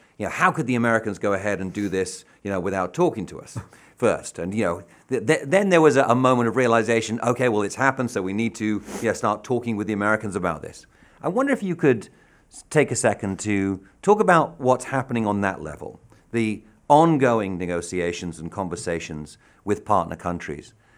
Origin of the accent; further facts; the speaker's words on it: United Kingdom; as a Brit, it's still difficult for me to call it the IRA, growing up as I did in the 1980s